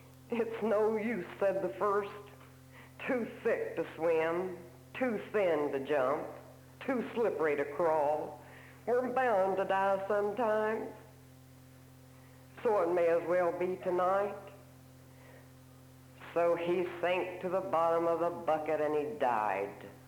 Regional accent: Wilkinson, West Virginia, United States; I am from Wilkinson, West Virginia, which is a little suburb of Logan, West Virginia.

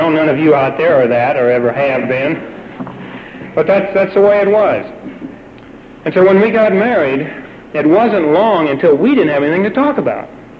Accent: Columbus, Ohio, United States; I grew up in Columbus, Ohio, not that that makes any difference

